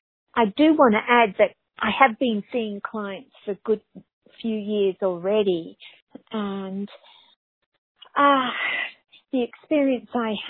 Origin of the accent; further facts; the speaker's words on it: Australia; I was raised in Australia with addicts, alcoholics as parents and family.